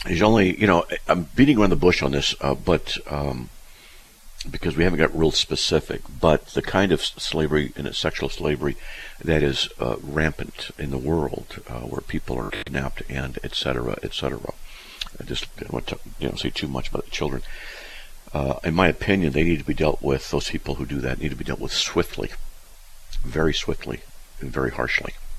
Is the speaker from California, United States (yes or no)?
yes; California, United States; Yeah, I don't mind driving either, because I'm from Southern California.